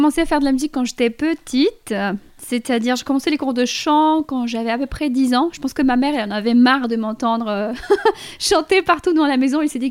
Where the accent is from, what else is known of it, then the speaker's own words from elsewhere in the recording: Montevideo, Uruguay; French is a second language; j'ai grandi donc avec ma mamie. Enfin, c'est-à-dire, je vivais chez ma mamie, en face de la mer à Montevideo, Uruguay, parce que je viens d'Uruguay. Et donc, c'était une très belle maison en face de la mer.